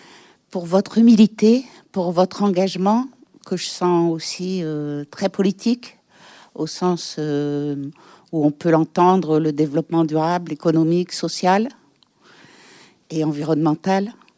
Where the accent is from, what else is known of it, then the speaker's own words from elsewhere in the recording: Lille, Hauts-de-France, France; Oui, moi je viens de Lille